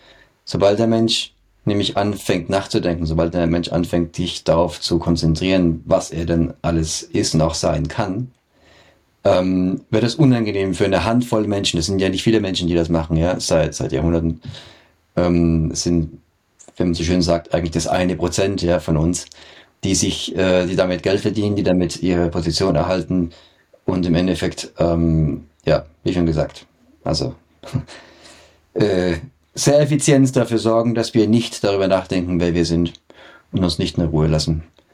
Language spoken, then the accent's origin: German; Germany; moved away; ich beobachte meine alte Heimat sehr von außen und ich muss sagen, ich habe, glaube ich, auch einen relativ guten und differenzierten Blick auf Deutschland von außerhalb.